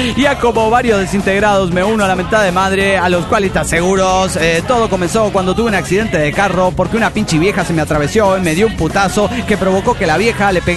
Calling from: Guadalajara, Jalisco, Mexico; de Guadalajara, Jalisco, México.

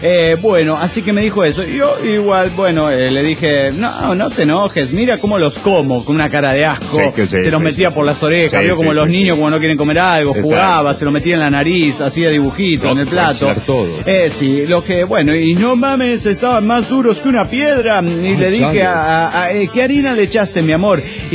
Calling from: New York, United States; de New York.

